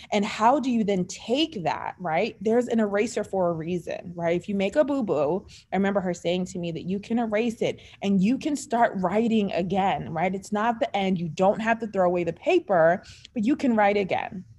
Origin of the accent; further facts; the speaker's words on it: England, United Kingdom; My family's from Jamaica. My mother's side of family's from Jamaica. And I was raised in England for the very first years of my life.